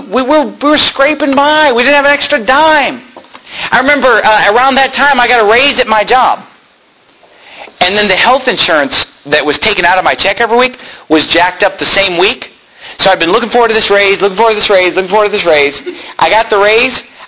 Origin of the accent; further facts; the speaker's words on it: Sacramento, California, United States; because I was born and raised in Sacramento.